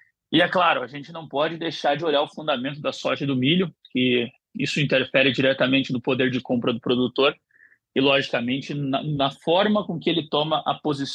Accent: Curitiba, Paraná, Brazil; also born or lived in France; Eu estou em Curitiba, como você comentou, né? Sou daqui mesmo, sou natural de Curitiba.

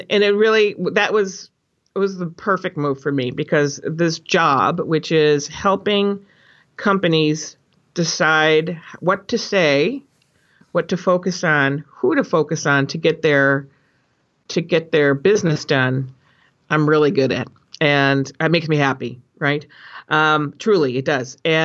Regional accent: East Coast, United States; I went to Carleton College because I grew up on the East Coast, and Carleton College is in Minnesota.

